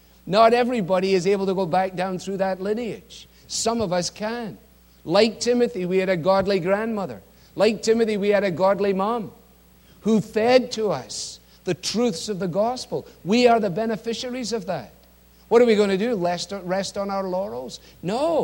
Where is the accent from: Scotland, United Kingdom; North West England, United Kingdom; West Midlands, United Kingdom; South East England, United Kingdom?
Scotland, United Kingdom; And I, as a Scotsman, I like her very, very much.